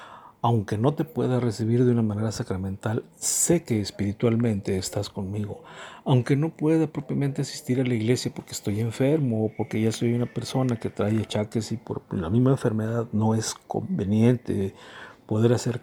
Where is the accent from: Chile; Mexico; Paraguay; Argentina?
Mexico; Nuestro pueblo mexicano es rico en frases, en proverbios.